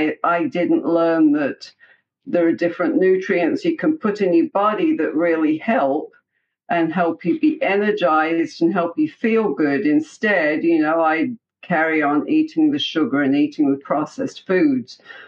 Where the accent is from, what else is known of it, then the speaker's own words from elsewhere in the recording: England, United Kingdom; Well, I'm from England.